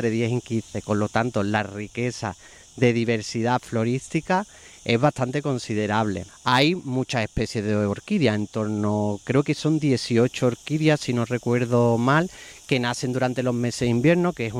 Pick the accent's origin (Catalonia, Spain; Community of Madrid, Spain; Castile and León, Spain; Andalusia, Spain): Andalusia, Spain; Gilena; yo soy de aquí, de Gilena, yo me he criado en la ladera de la sierra y yo he estado jugando siempre en la sierra